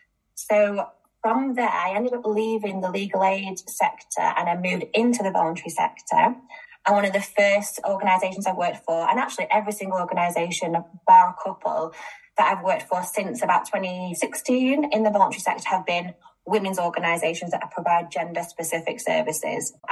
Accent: Manchester, North West England, United Kingdom; I am a Northerner. I'm from Manchester

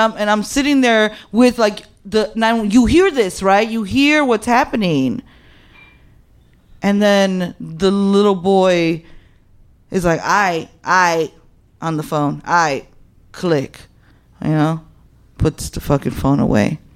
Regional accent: Chicago, Illinois, United States; I'm from here. This is my neighborhood. I'm from Humboldt Park.

